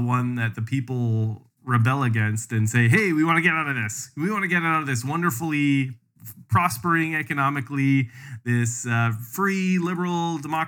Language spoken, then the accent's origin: English; Canada; I grew up in Canada.